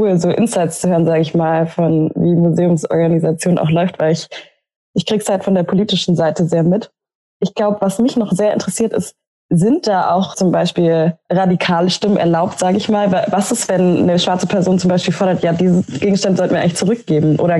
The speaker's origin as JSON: {"language": "German", "town": "Stuttgart", "region": "Baden-Württemberg", "country": "Germany", "tie": "born or raised there", "said": "aber ich bin selber in Stuttgart aufgewachsen"}